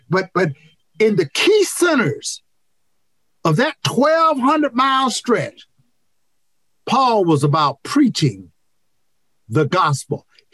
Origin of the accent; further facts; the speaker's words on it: North Carolina, United States; 1,200 miles is like from San Antonio to my hometown in North Carolina.